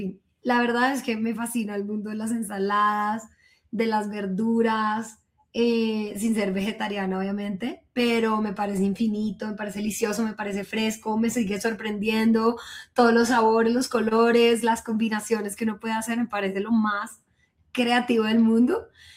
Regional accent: Bogotá, Colombia; como bogotanos también

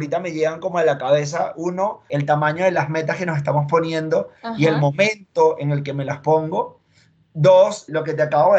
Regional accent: Venezuela; bueno, yo soy de Venezuela y en Venezuela estuve en tres cursos distintos de inglés.

